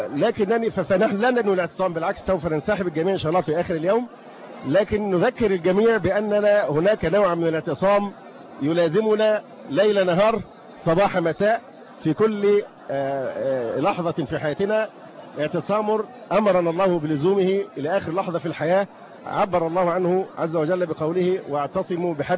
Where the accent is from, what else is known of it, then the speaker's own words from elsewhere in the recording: Egypt; أنا مواطن مصري